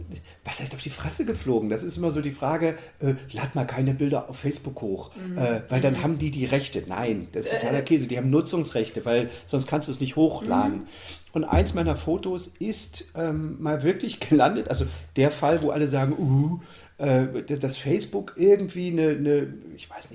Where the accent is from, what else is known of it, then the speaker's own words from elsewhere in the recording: Germany; Ich bin ja in der DDR groß geworden, da gab es die Polytechnische Oberschule, auf die bin ich gegangen, 10 Jahre.